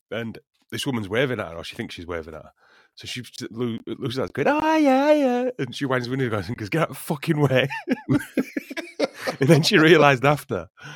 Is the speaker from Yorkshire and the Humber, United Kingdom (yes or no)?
yes; Halifax, Yorkshire and the Humber, United Kingdom; Growing up in Halifax, all right, Huddersfield, Halifax, two things. I never saw that happen, right?